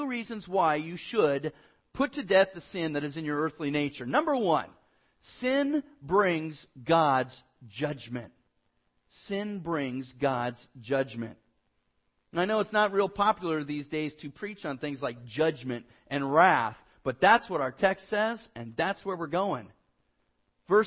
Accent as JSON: {"language": "English", "town": "Burbank", "region": "California", "country": "United States", "said": "You know, I'm from Burbank. I don't know about rattlesnakes and stuff."}